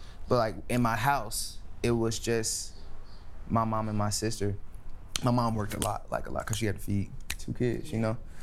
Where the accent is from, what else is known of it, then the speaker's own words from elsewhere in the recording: Los Angeles, California, United States; especially in like in the hood, I'm from South Central. So especially in the hood, it was like either like the gang members or the rappers or the drug dealers or anybody in that area, you know?